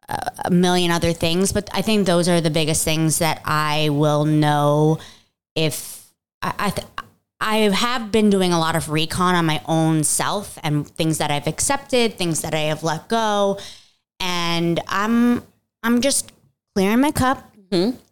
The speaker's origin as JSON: {"language": "English", "region": "Virginia", "country": "United States", "said": "And it's funny because I'm from Nova, Northern Virginia."}